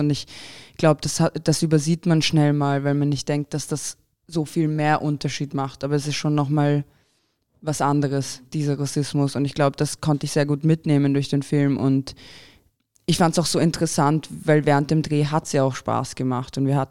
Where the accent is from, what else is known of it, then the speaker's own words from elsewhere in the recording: Croatia; ich bin Kroatin